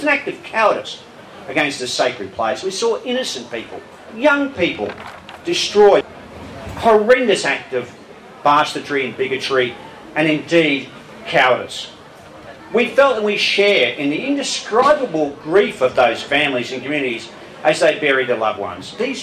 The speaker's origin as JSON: {"language": "English", "town": "Ipswich", "region": "Queensland", "country": "Australia", "said": "When I tell you I'm from Ipswich in Queensland"}